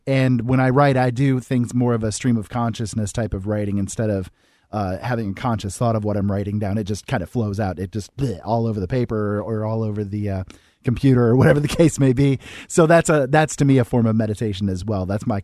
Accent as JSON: {"language": "English", "country": "United States", "said": "the fact that I'm Native American myself"}